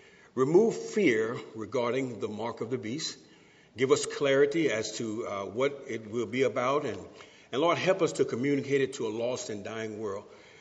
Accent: San Diego, California, United States; My wife and I, we're from San Diego, and we always like meeting nice people.

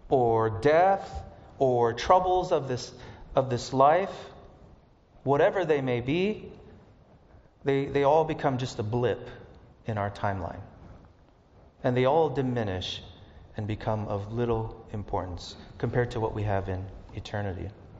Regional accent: Hawaii, United States; born there; I was born in Hawaii. I love the ocean, but not that much where I would die from drowning.

